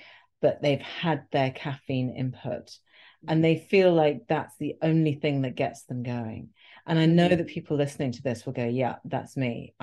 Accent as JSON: {"language": "English", "country": "United Kingdom", "said": "Being British, I will have a nice cup of strong English tea, and that sorts me out for the rest of the day."}